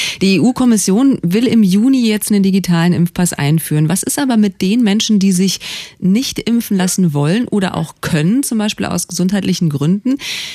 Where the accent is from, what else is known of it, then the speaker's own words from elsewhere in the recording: Brandenburg, Germany; Könnte ich da jetzt theoretisch als Brandenburgerin klagen, weil ich mich diskriminiert fühle?